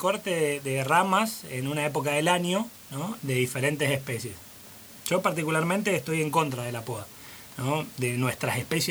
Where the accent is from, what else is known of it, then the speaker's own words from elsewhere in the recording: Puerto Esperanza, Misiones, Argentina; Soy misionero, soy de Puerto Esperanza, pero mis padres son porteños.